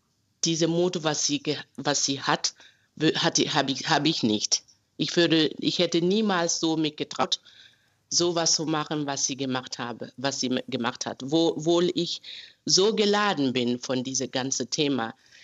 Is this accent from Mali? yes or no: yes; Mali; German is a second language; moved away as an adult; now in Germany; Genau, ich komme aus Mali und lebe seit 30 Jahren hier in Deutschland mit meiner Familie.